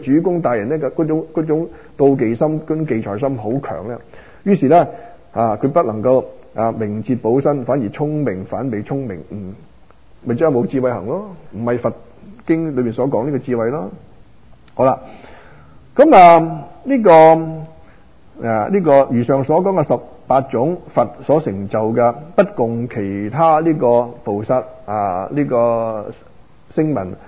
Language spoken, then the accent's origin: Cantonese; Guangdong, China; 我哋廣東人好多俗語非常之好啊